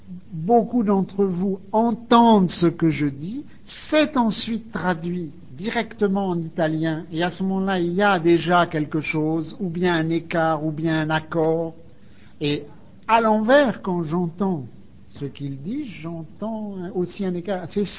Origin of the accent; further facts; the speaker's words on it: France; Enfin, je suis français.